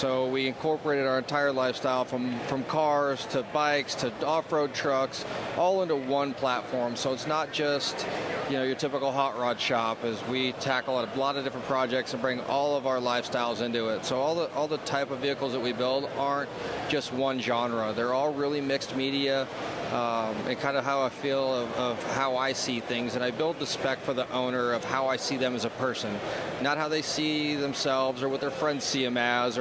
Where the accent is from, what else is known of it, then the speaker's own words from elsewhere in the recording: Las Vegas, Nevada, United States; Growing up in Vegas, throwing huge club events, throwing big outdoor festivals.